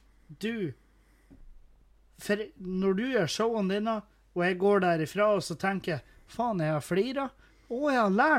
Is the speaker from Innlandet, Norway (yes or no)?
no; Trøndelag, Norway; Vi er nord fra Trøndelag.